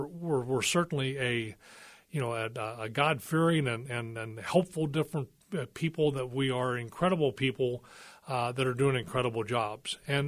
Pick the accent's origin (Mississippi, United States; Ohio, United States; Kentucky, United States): Ohio, United States; Dayton; I'm from the Dayton, Ohio area, and there's a lot of this that is all the history of Dayton practically.